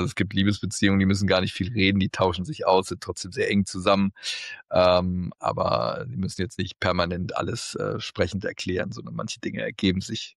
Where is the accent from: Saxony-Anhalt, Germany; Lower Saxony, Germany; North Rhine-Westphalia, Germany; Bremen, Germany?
North Rhine-Westphalia, Germany; Mönchengladbach; born there; in Mainz und in Mönchengladbach in meiner Geburtsstadt.